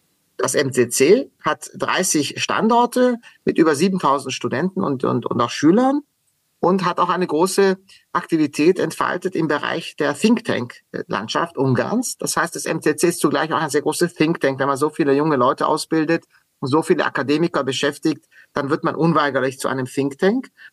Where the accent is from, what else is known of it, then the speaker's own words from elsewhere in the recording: Baden-Württemberg, Germany; ich bin selber in Südwestdeutschland aufgewachsen, war mehr als 20 Jahre in Deutschland. Und in Ludwigsburg, wo ich mein Abitur gemacht habe, in Baden-Württemberg